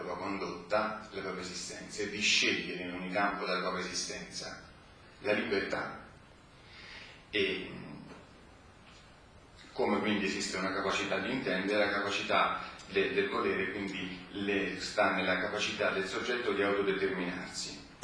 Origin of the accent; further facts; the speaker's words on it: Rome, Lazio, Italy; vengo da Roma